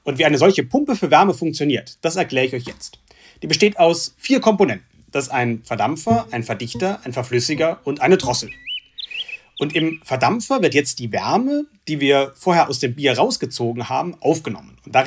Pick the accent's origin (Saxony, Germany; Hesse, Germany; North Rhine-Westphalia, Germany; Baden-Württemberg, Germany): Baden-Württemberg, Germany; Stuttgart; ich komme auch aus Stuttgart.